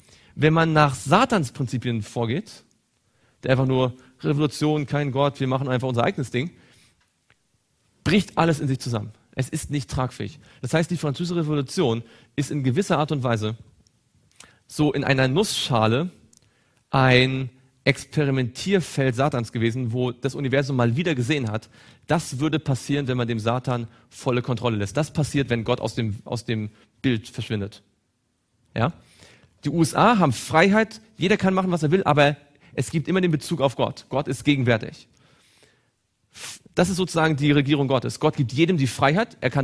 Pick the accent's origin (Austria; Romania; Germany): Germany; East Germany; Ich bin aus Ostdeutschland.